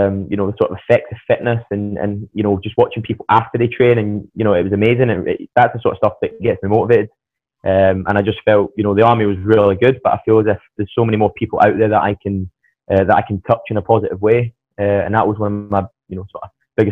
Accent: Manchester, North West England, United Kingdom; born there; also born or lived in Southampton; Aye, so it all started, I was born in Manchester. Born in Manchester. Then from there, I moved down to Como.

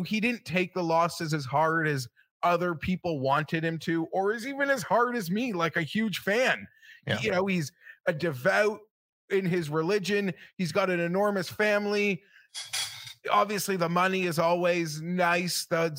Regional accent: Canada; And I'm a Canadian who's always bet Europe in the Ryder Cup.

